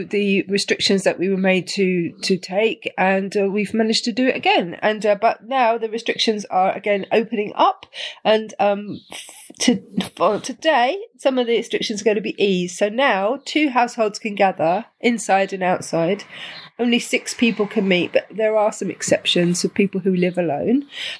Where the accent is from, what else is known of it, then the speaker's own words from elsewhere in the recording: United Kingdom; moved away; What with us being British passport holders.